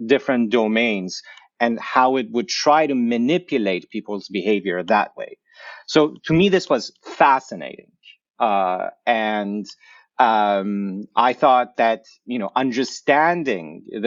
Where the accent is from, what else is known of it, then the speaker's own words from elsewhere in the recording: Iran; moved away as an adult; I grew up in Iran, you know, from the beginning of the Islamic Revolution till I was 19, under 8 years of war.